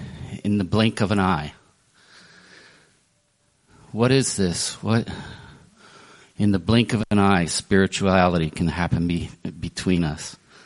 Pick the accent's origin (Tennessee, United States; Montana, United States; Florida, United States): Florida, United States; Orlando; from Orlando.